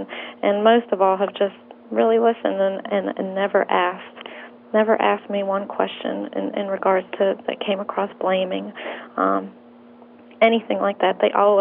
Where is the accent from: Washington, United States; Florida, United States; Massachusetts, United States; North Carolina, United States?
Massachusetts, United States; Boston; my immediate family that I grew up with in Boston